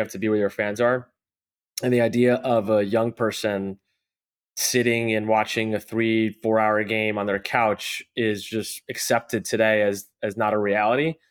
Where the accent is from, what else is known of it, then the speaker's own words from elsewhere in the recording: New Jersey, United States; I grew up outside of New York in Northern New Jersey.